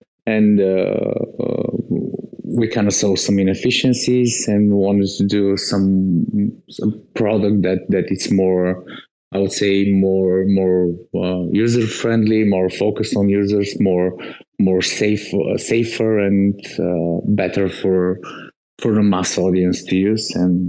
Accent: Sofia, Sofia City, Bulgaria; English is a second language; I'm born and raised in Sofia, which is the capital of Bulgaria and Eastern Europe country.

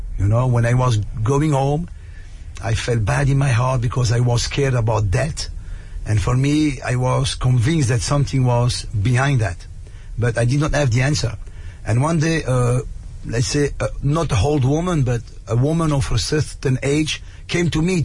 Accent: Mons, Wallonia, Belgium; English is a second language; I am from Belgium, in a town called Mons. So I grew up in an Italian family.

